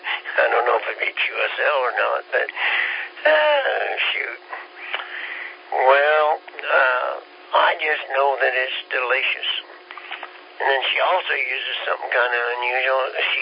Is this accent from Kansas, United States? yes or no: yes; Kansas, United States; I'm from the north. I guess I'm a Yankee from Kansas, but I've been here 12 years.